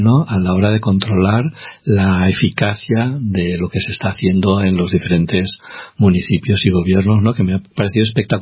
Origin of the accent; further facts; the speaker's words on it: Aragon, Spain; Los de Aragón somos con G.